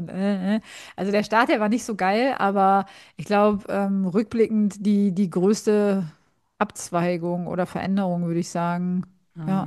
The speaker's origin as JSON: {"language": "German", "region": "North Rhine-Westphalia", "country": "Germany", "moved": "as an adult", "lives_now": "Berlin, Germany", "said": "Also ich komme ja da aus dem Ruhrgebiet und aus dem Rheinland und nach Berlin zu ziehen"}